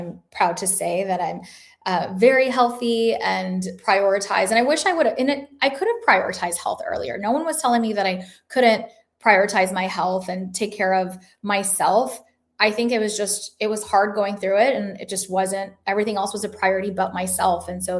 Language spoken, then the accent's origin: English; Dallas, Texas, United States; also born or lived in Chicago; now in Florida, United States; I was born in Chicago. I grew up in Dallas. I moved to Florida.